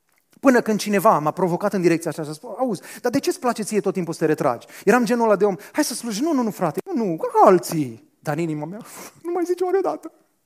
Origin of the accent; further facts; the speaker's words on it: Banat, Romania; Eu sunt venit din Banat, așa că îmi permis să mă iau de voi.